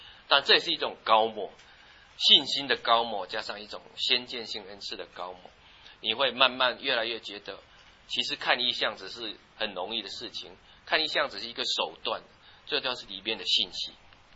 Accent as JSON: {"language": "Chinese", "country": "China", "said": "特别是我们中国人也知道"}